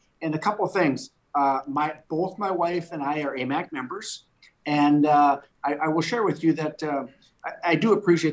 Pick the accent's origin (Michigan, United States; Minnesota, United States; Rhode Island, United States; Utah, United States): Minnesota, United States; the start of the movement really started in my home state of Minnesota, in the city of Minneapolis.